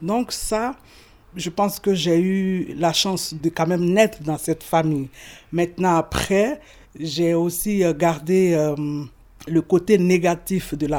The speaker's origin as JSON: {"language": "French", "country": "Côte d’Ivoire", "moved": "yes", "lives_now": "La Chaux-de-Fonds, Switzerland", "said": "je suis ivoirienne, je viens de la Côte d'Ivoire. J'habite à La Chaux-de-Fonds depuis 1995."}